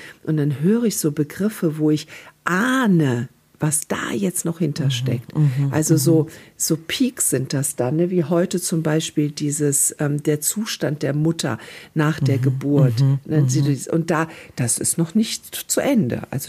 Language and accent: German; North Rhine-Westphalia, Germany; Aus der Lameng, sagt man hier bei uns im Rheinland.